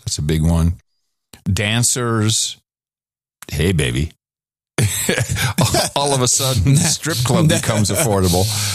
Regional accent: Texas, United States; 110 degrees. I'm good to go. I'm from Texas.

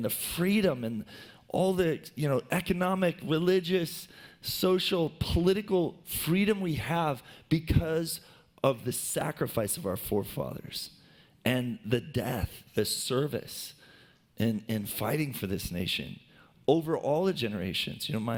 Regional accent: United States; You know, I am super grateful I'm an American.

